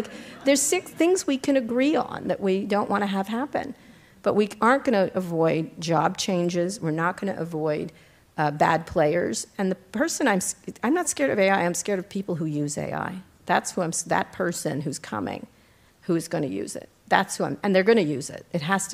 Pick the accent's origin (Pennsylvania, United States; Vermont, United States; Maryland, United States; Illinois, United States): Pennsylvania, United States; Philadelphia; born there; You know, by the way, I was born in Philadelphia, everyone.